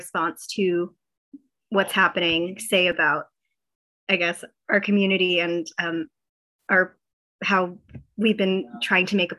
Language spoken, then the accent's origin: English; Vancouver, British Columbia, Canada; I grew up in East Van in Joyce Collingwood, so I was very surprised.